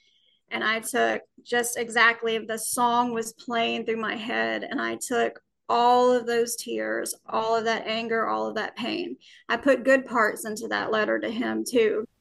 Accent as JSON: {"language": "English", "region": "Alabama", "country": "United States", "tie": "born or raised there", "said": "Well, I was born and raised in Alabama."}